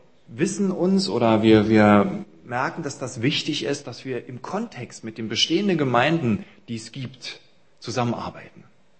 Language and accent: German; Berlin, Germany; now in Jena, Germany; Ich komme aus Winzerla, aber nicht ursprünglich. Ich komme aus Berlin eigentlich. Bin seit 2003 hier, habe mit meiner Frau zusammen hier Theologie zu Ende studiert an der Universität hier.